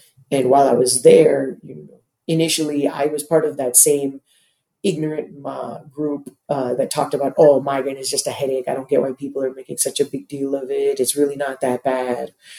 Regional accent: Toronto, Ontario, Canada; also born or lived in Mumbai, India; I was born in Mumbai, India, but I grew up in Toronto, as you can see right over there, the center of mass.

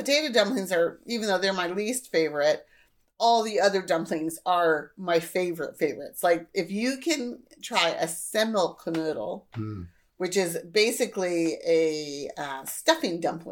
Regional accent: United States; as an American, the first time I read a pork shoulder, I was like

